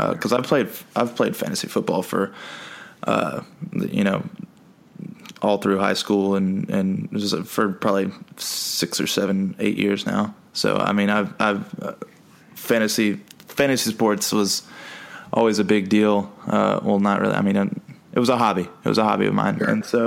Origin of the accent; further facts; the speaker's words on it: Georgia, United States; I'm from Georgia. Okay. I don't live in Atlanta, but I live basically in the suburbs of Atlanta.